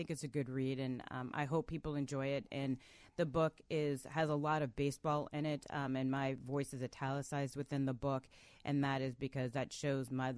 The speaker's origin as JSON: {"language": "English", "region": "Arizona", "country": "United States", "said": "My dad, when I'm from Arizona, we would go to Dodger Stadium a lot."}